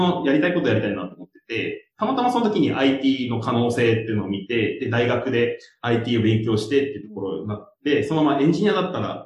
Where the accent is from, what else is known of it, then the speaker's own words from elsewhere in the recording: Okinawa, Japan; もともと僕は沖縄出身で